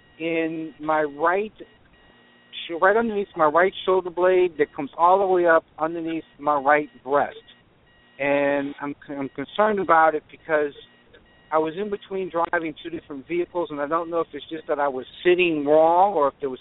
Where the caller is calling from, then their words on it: New Orleans, Louisiana, United States; I'm calling from New Orleans.